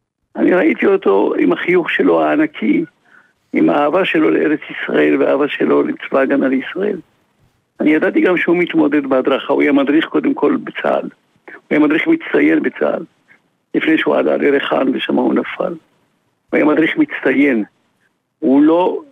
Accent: Morocco; moved away as an adult; now in Israel; אני עליתי ממרוקו בגיל 18 בתנועת עוטף

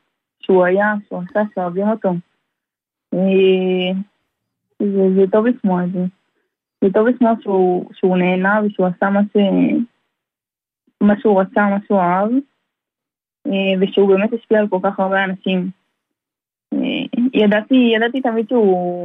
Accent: Petah Tikva, Central District, Israel; now in Tel Aviv, Israel; אנחנו עכשיו מתל אביב, אבל היינו, למדנו בפתח תקווה. היינו בבית ספר בפתח תקווה, כל החיים שלנו הרוב היה בפתח תקווה

